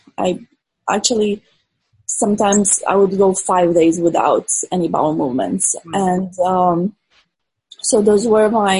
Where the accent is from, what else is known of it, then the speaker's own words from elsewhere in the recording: Romania; English is a second language; I grew up in Romania, and they really love antibiotics there.